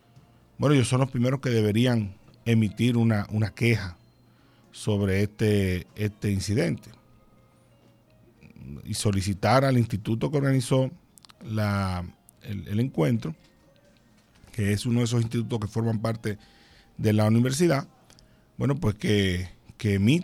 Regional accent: Dominican Republic; porque nosotros como dominicanos no tenemos problemas con que nos pregunten sobre ese tema

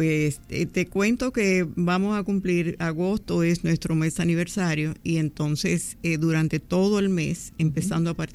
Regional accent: Moca, Espaillat, Dominican Republic; No, ese es mi pueblo también.

